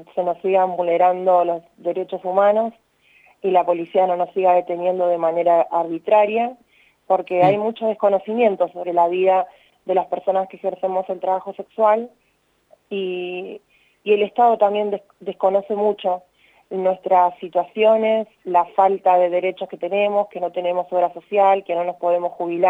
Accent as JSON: {"language": "Spanish", "region": "Buenos Aires Province", "country": "Argentina", "said": "Sí, de provincia de Buenos Aires, sí"}